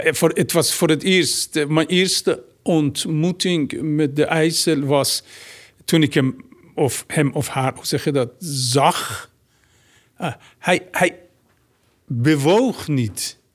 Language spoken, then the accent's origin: Dutch; Tehran, Tehran Province, Iran; Dutch is a second language; now in Netherlands; Ik kwam uit Teheran, stel je voor, op dat moment. In een stad met zo'n 20 miljoen bewoners en misschien 5 miljoen Ayatollahs, 50 miljoen auto's.